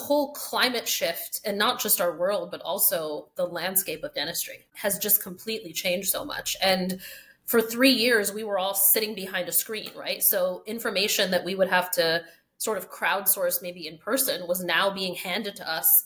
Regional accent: Chappaqua, New York, United States; So I grew up in Chappaqua, so it's kind of northern Westchester County.

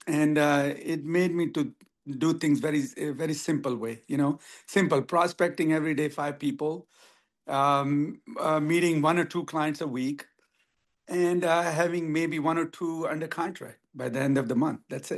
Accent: Freehold, New Jersey, United States; I'm from Freehold, New Jersey.

